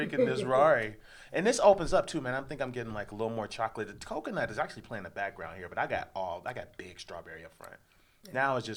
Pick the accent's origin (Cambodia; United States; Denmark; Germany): United States; Illinois; I grew up in the South Burbs.